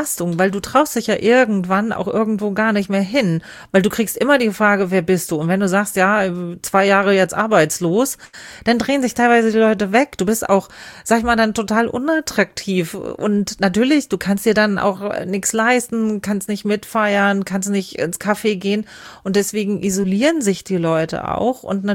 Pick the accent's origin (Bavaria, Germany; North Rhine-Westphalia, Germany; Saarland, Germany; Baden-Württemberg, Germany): Bavaria, Germany; bei uns im Bayerischen Wald war es zum Beispiel Glasindustrie